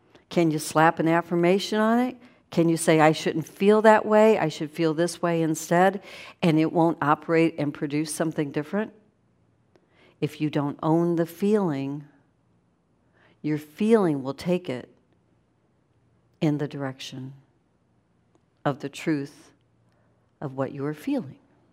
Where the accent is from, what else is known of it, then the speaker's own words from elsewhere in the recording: Midwest, United States; When I was growing up in the Midwest, we really didn't have that come up too much.